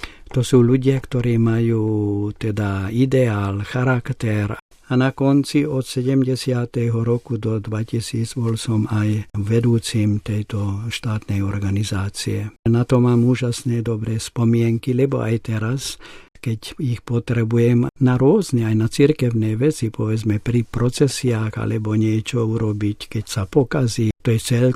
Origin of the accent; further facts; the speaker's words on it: Bratislava, Bratislava Region, Slovakia; first language Hungarian; Slovak is a second language; Moja materinská reč je maďarská, ale ja som chodil málo do maďarských škôl. A začal som v ľudovej škole nemčinu, lebo my sme bývali na druhej strane Petržalky.